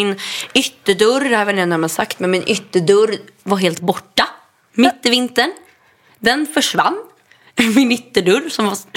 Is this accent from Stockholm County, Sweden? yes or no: yes; Stockholm, Stockholm County, Sweden; Gördis och Kajsa kom från Östermalm. Vi var de enda från Östermalm till Lidingö